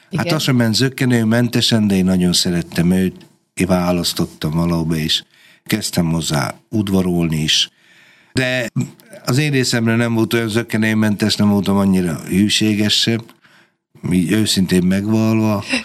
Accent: Fehérgyarmat, Szabolcs-Szatmár-Bereg, Hungary; born there; Fehérgyarmaton születtem

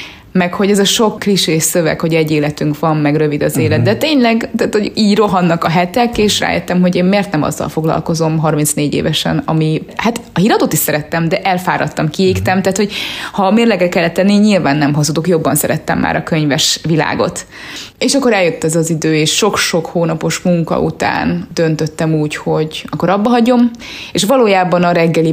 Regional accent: Kiskunhalas, Bács-Kiskun, Hungary; Szerintem én ugyanaz a kiskunhalasi lány vagyok

